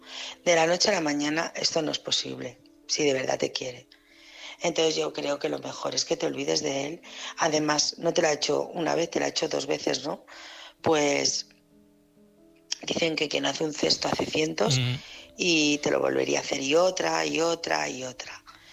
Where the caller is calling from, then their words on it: Barcelona, Catalonia, Spain; llamo de Barcelona